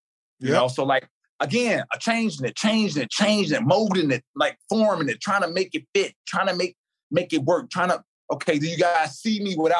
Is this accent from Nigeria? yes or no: no; Chicago, Illinois, United States; Like, okay, T.A., you from Chicago. I'm from Chicago.